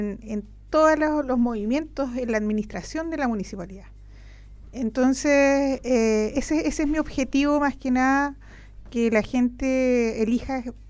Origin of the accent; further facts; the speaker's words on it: Belén, Ñuble, Chile; yo también voy de candidata a concejal por la comuna de Ñiquén. Bueno, todos saben ya que yo soy del sector de Belén.